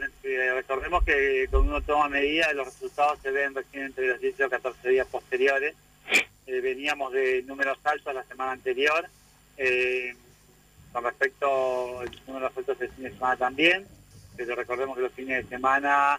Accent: Paraná, Entre Ríos, Argentina; yo soy de Paraná

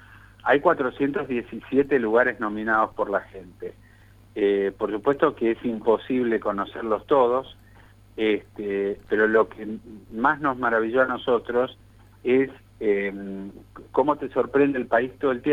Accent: Argentina; tuvimos la suerte como argentinos

